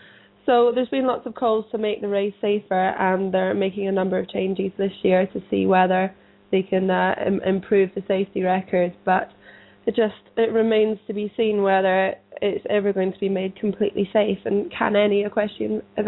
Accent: Scotland, United Kingdom; I grew up in Scotland, which is very cold and wet, but down in the south, it's normally quite nice, and I've lived here for quite a long time

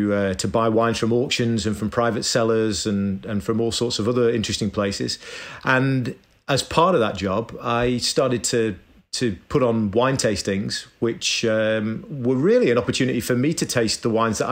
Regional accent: Manchester, North West England, United Kingdom; Well, I grew up in Manchester in Northern England, and I grew up in a working class family, but with a father who'd done quite well for himself despite his modest roots.

